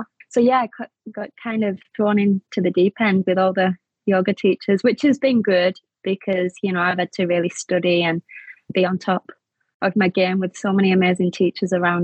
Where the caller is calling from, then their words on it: New South Wales, Australia; Yeah, so I'm just outside of Byron Bay. I'm in a place called Nuribar, where I moved to around, just be over a year now.